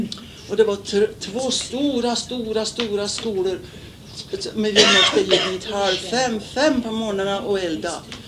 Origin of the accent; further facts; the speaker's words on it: Lima, Dalarna County, Sweden; Nu ska jag tala för hur det var med vedbärningen hemma i Lima.